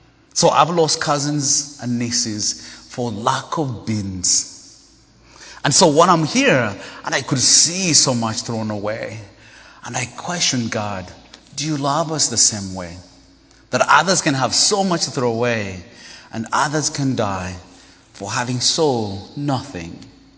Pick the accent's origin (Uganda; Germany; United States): Uganda; English is a second language; I'm from Uganda. My dad is from Uganda. My dad is from Rwanda, and my mom is from Uganda, but born and raised in Uganda. Well, I speak 7 languages, and English is my 4th language.